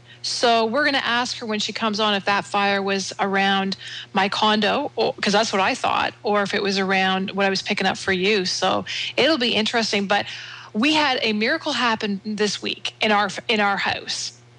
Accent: Canada; I'm Canadian. I'm proud of it.

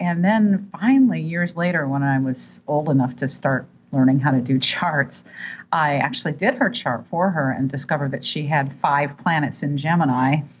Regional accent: Midwest, United States; I grew up in the Midwest. So there were a lot of people in the Midwest that are really animated talkers.

